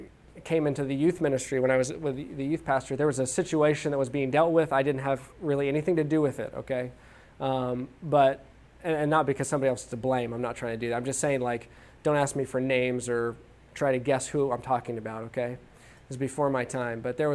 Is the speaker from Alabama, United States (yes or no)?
no; Texas, United States; born there; And I said, but we're from Texas. I was born in Texas, you know.